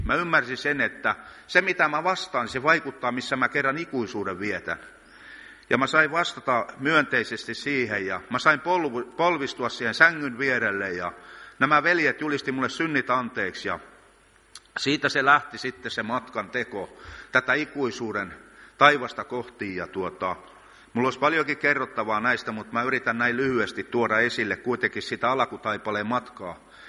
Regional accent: Evijärvi, South Ostrobothnia, Finland; mä en ole mistään kristillisestä kodista. Mun vanhemmat ja silloin aikoinaan sieltä, mistä mä oon lähtöisin Evijärveltä, niin ne kyllä kunnioitti näitä asioita, mutta ei meillä ei ollut ketään uudesti syntyneitä, ainakaan meidän perheessä

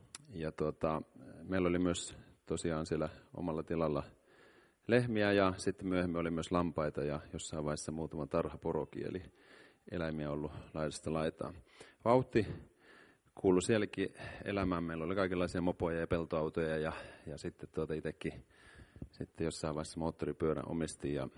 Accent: Hankasalmi, Central Finland, Finland; Eli synnyin Jyväskylän keskussairaalassa, ja Hankasalmella on asunut lapsuuden niin, että koulut on käynyt siellä ylioppilaaksi asti.

